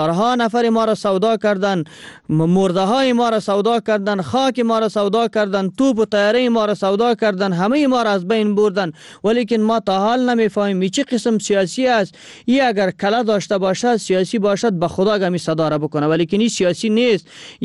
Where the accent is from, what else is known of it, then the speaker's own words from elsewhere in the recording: Afghanistan; یک ملت هستیم که از افغانستان هستیم.